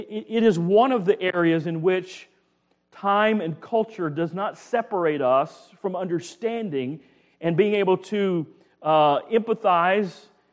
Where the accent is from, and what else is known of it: United States